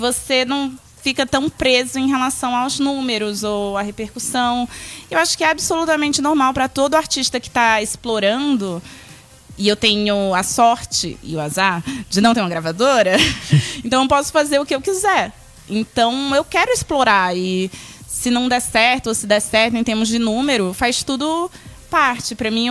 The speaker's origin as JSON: {"language": "Portuguese", "region": "Northeast Region", "country": "Brazil", "said": "Que eu sou nordestina, defendo muito."}